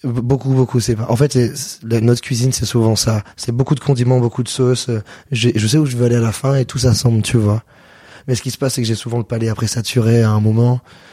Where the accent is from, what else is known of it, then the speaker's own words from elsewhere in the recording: Avignon, Provence-Alpes-Côte d'Azur, France; Ouais, mais c'était à côté de chez moi. Je viens d'Avignon.